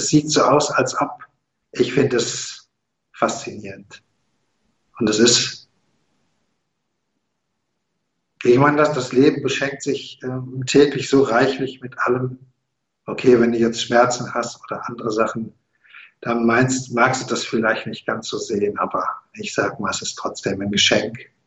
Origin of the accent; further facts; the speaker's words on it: Dortmund, North Rhine-Westphalia, Germany; also born or lived in Aachen; now in Simmerath, Germany; Ich bin nun mal ein Großstadtkind. Ich bin in Dortmund geboren, habe viele Zeit meines Lebens in Dortmund gelebt. Also bis 2010 war ich ja in Dortmund, dann nach Aachen. Und jetzt sind wir seit Juli hier in Ruhrberg, in Simmerath. Direkt am See, mit Seeblick.